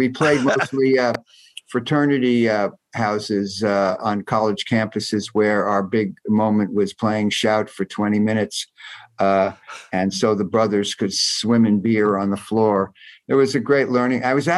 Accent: New Jersey, United States; the bands in my hometown in New Jersey were kind of instrumental

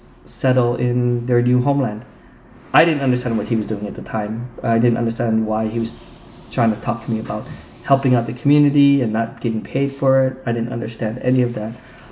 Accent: Provo, Utah, United States; I grew up in Provo, Utah, which is during that time, it was right after the Vietnam War. So I would not be surprised if we were the very first Vietnamese family there to settle in Utah.

